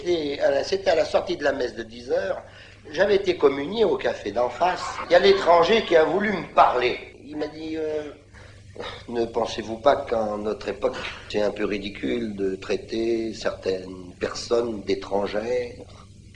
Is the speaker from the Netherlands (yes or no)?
no; France; Puisque je suis français et puis il mange du pain français, donc c'est mon pain à moi. Parce que moi je suis français.